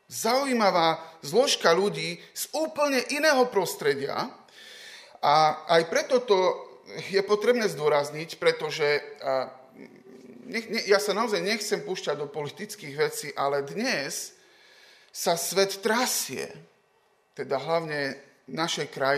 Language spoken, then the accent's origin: Slovak; Košice, Košice Region, Slovakia; veď my sme Košičania, u nás my nemáme stred rôznych kultúr.